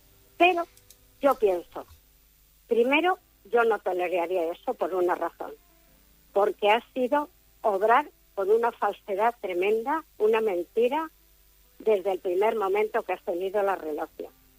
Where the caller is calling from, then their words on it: Zamora, Castile and León, Spain; de Zamora.